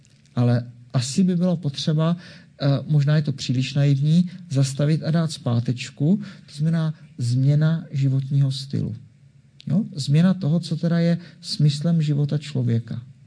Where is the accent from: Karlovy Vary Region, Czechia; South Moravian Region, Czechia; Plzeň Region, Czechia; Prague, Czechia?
South Moravian Region, Czechia; Brno; Já mám výhodu, že už jsem starý. A já jsem z Brna, ne, tak jsem. Pamatuju 80. léta, kdy jsme byli gymnazisti